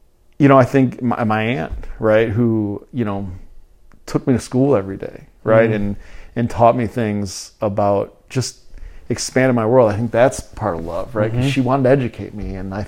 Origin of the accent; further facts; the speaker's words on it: Ypsilanti, Michigan, United States; I grew up in Ipsy, but I went to school in Ann Arbor for elementary school. I went to school in Westland for high school, right?